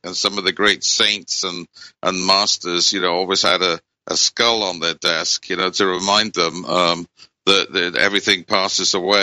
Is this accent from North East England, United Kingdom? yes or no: no; Wales, United Kingdom; I grew up in Wales back in the 50s